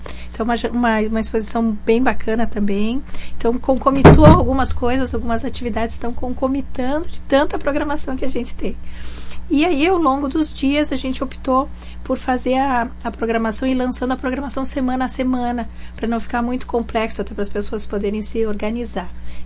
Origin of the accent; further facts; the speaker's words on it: Esmeralda, Rio Grande do Sul, Brazil; Eu sou de Esmeralda.